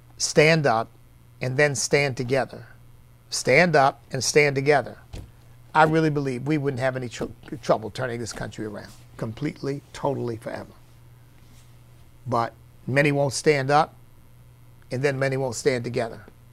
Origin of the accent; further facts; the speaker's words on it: United States; they're Americans, I'm American. I love this country passionately, completely. I am just grateful to God that I am an American.